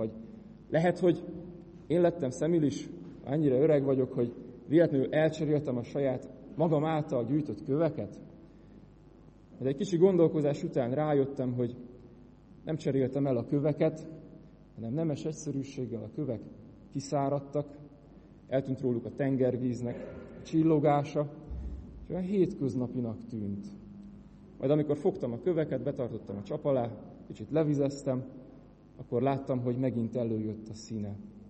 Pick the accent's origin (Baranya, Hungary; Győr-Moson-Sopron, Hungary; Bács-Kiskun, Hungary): Bács-Kiskun, Hungary; Kunszentmiklós; otthon Kunszentmiklóson, ahol fölnőttem